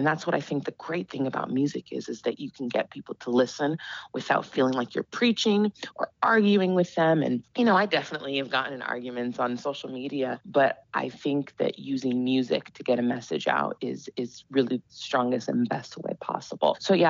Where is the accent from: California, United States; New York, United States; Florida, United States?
California, United States; Santa Barbara; I grew up in Santa Barbara. So you could imagine, if you know anything about Santa Barbara, it's a very white community. And I felt very alone.